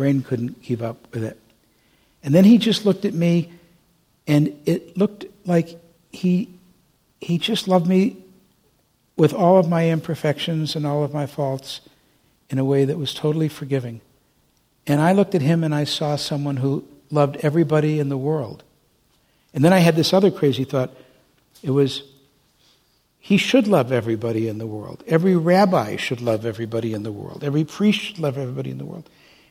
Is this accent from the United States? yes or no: yes; Detroit, Michigan, United States; And I said, "Yeah, I'm from Detroit. My dad told me to be polite.